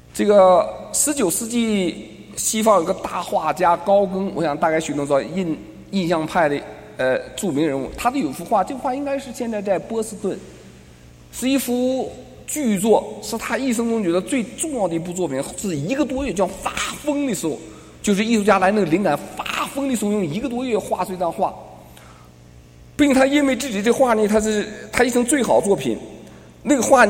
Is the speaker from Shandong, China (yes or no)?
yes; Shandong, China; 今天吃饭还遇到几个山东老乡，这个在我们山东人是孔夫子呀老乡